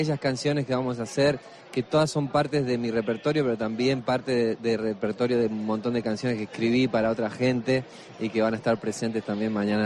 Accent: Argentina; Aparte, a mí que me gusta la carne, como buen argentino, espectacular.

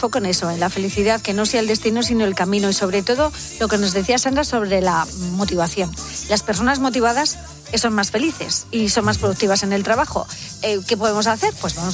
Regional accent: Spain; Que los españoles somos los europeos que más horas pasamos en el curro, pero no los más productivos.

